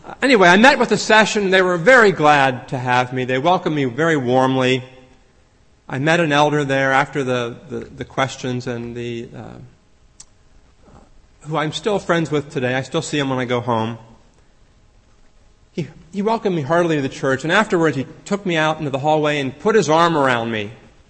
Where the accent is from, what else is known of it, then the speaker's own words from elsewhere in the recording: Pittsburgh, Pennsylvania, United States; And like Rosanna said, I am from Pittsburgh, and I was raised in a church there.